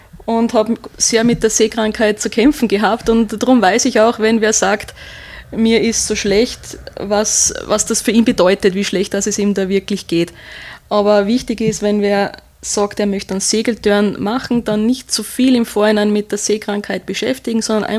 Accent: Austria; Man hat es auch bei uns in Österreich eigentlich sehr schön

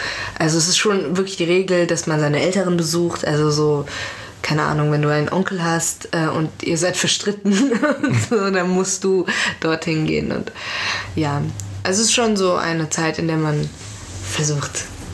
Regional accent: Frankfurt, Hesse, Germany; so gerade also im Raum Frankfurt zum Beispiel, wo ich aufgewachsen bin.

